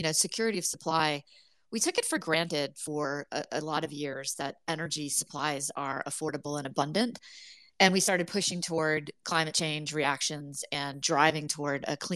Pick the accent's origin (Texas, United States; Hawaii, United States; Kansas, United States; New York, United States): Hawaii, United States; I think I'm old enough to remember the 70s with the oil price shocks and growing up in Hawaii